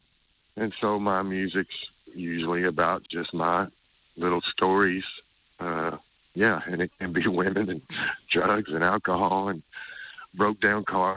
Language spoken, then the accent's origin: English; Texas, United States; born there; Because we were from Texas. I was born in Texas.